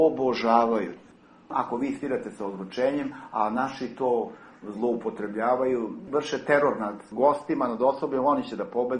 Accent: Serbia; born there; ja sam rođen u Srbiji

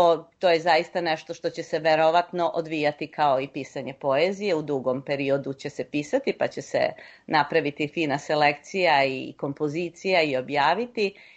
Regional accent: Loznica, Šumadija and Western Serbia, Serbia; now in Toronto, Canada; i u mom rodnom gradu Loznici. A kasnije kad sam došla u Toronto

